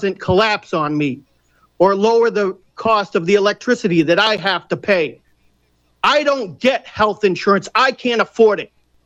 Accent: Massachusetts, United States; I'm born and raised on Cape Cod.

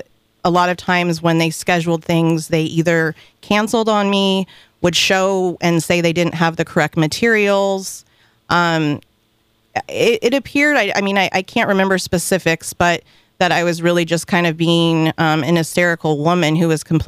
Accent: California, United States; I came from the Bay Area and, of course, love the Bay Area.

